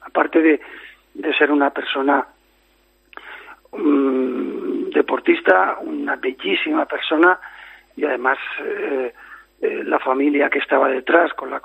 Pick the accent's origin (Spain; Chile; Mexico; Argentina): Spain; Barcelona, Catalonia; moved away as an adult; now in Badajoz, Spain; no es mi tierra de nacimiento, pero es mi tierra de adopción. Yo nací en Barcelona, viví en Barcelona hasta los 20 años.